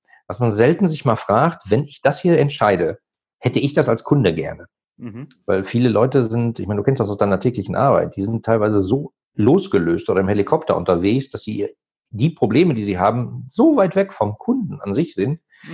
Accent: North Rhine-Westphalia, Germany; ich komme aus dem Ruhrgebiet

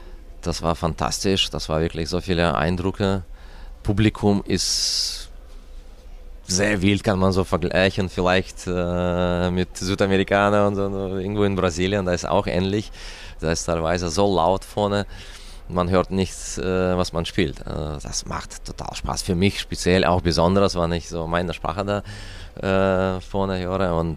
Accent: Russia; Ja, in Russland, das ist meine Heimat.

